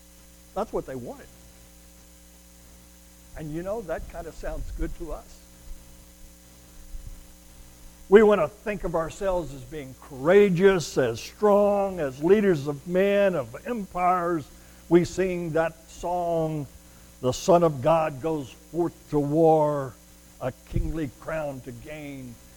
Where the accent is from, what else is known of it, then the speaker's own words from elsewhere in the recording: Texas, United States; We're from Texas. We at least remember those two characters, and especially Lyndon.